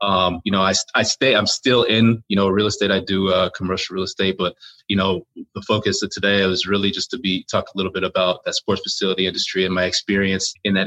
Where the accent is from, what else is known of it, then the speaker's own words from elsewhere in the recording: Chicago, Illinois, United States; I was lucky enough to be good at basketball growing up in Chicago.